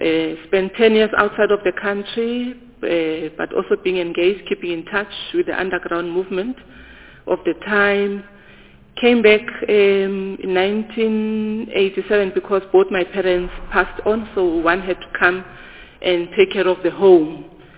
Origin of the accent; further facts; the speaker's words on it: Soweto, Gauteng, South Africa; I was born and bred in Soweto. And And I went to my primary education and secondary education in Soweto, Ngube Secondary High.